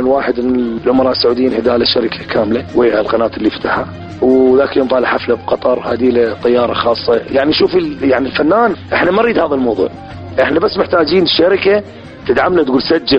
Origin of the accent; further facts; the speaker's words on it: Iraq; لأنه أنا عراقي